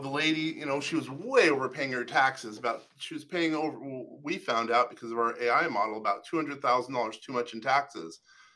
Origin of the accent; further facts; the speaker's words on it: Seattle, Washington, United States; You know, I'm from the West Coast. Seattle, Washington's where I'm from.